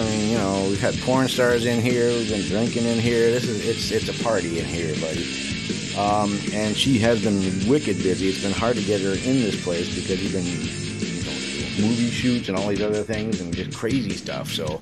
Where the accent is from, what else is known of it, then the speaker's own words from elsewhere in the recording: New Hampshire, United States; also born or lived in Memphis / Phoenix / Denver; now in Los Angeles, United States; I came from, I grew up in New Hampshire, went to Memphis, came to Arizona, then to Denver.